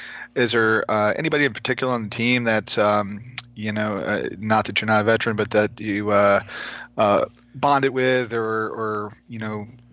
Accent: Bel Air, Maryland, United States; Yeah, I'm from Bel Air. So.

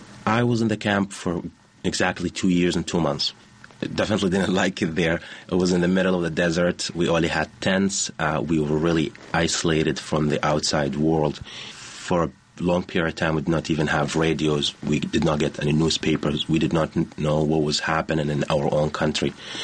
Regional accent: Iraq; moved away as an adult; now in Boston, United States; I'm originally from Iraq, and I'm here as a refugee. I've been here since 1993.

